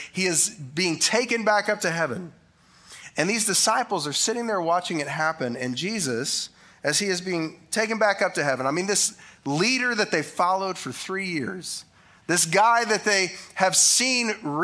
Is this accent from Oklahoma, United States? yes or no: yes; Oklahoma, United States; I'm from Oklahoma. English is hard.